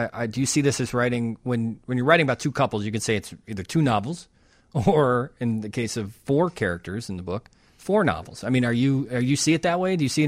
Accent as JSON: {"language": "English", "town": "Chicago", "region": "Illinois", "country": "United States", "said": "But it was interesting to me as a Chicagoan that the book kind of starts off with one of the characters"}